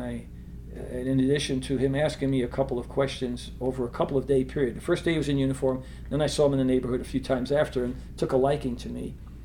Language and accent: English; New York City, New York, United States; My parents spoke Spanish as a first language, and my generation was the first to learn English. We grew up in Harlem, which was a poor area.